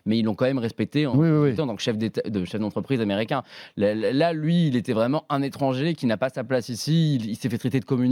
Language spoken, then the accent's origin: French; Singapore; je vous rappelle que je suis pas chinois, moi je viens de Singapour.